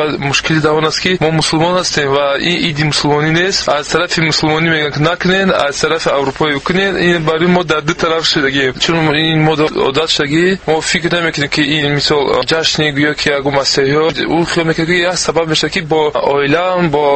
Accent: Tajikistan; ما تاجیکستانی هستیم

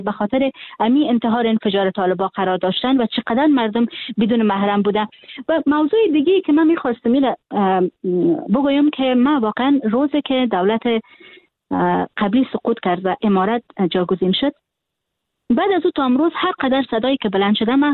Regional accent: Afghanistan; من حیث یک دختر افغان که در افغانستان تولد شدیم و در افغانستان خاطره دارم، در افغانستان بزرگ شدیم و امروز خواهر و برادر ما فامیل من در افغانستان هستن.

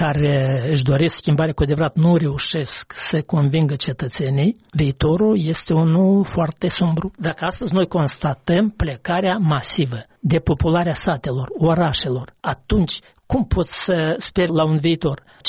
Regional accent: Baștean, Romania; În satul meu de Baștean am fost și merge de la intrarea în sat până la școală.

